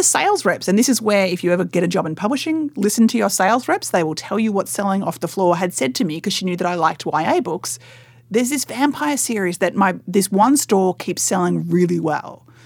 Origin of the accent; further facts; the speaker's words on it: Australia; accent: Australian; you can tell the accent is not American. I'm an Australian.